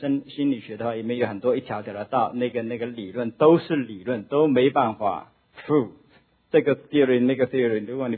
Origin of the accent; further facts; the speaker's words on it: China; 还记不记得我们从大陆来的？